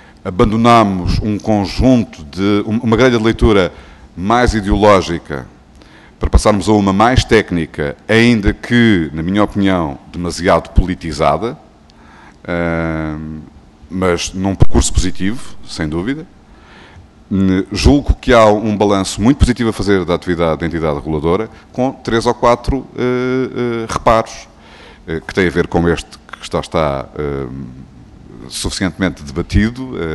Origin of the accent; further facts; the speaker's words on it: Portugal; eu só fico satisfeito por isso enquanto português.